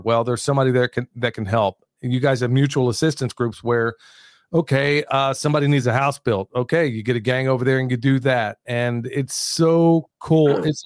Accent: Midwest, United States; I grew up in the Midwest, and I'm used to seeing the sunrise and the sunset every single day.

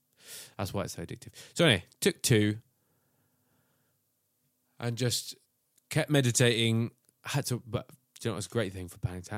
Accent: United Kingdom; We don't do that. We're British and stiff upper lip.

